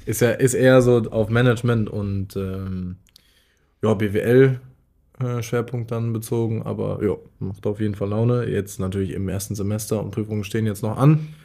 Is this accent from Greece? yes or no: no; Northern Germany, Germany; also man sagt bei uns sowieso Moin, klar. Und ich würde mich auch eher als Norddeutscher bezeichnen als irgendwas anderes.